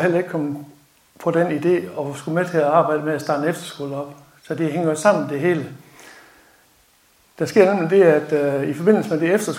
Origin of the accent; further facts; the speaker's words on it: Faster, Central Denmark Region, Denmark; oprindeligt så kommer jeg jo her fra Faster, eller ud fra Ejstrup, helt nøjagtigt.